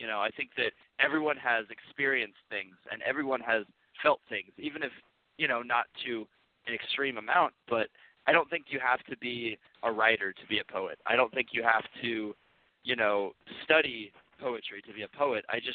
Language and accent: English; Indiana, United States; now in Mesa, United States; Right now, I am living in Mesa, Arizona. I'm from Indiana, but I've lived in Arizona most of my life.